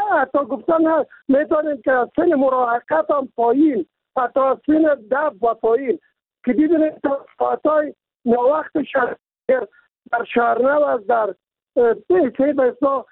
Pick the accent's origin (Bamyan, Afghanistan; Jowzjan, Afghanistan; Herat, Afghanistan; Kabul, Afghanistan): Kabul, Afghanistan; من خودم از کابل هستم